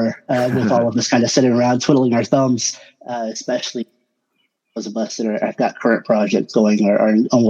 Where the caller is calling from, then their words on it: Oklahoma, United States; Oklahoma, Bonita.